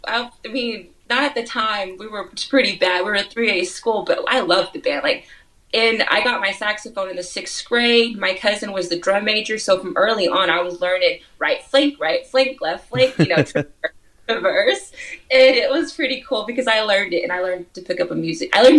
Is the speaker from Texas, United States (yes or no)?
yes; Brady, Texas, United States; my grandfather came from Spain. And, you know, I was born and raised in Brady. I'm going to die in Brady. I'm never going to leave Brady.